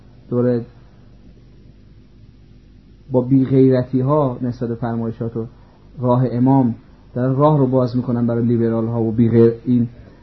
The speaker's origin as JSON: {"language": "Persian", "country": "Iran", "said": "فهمید من ایرانی هستم،"}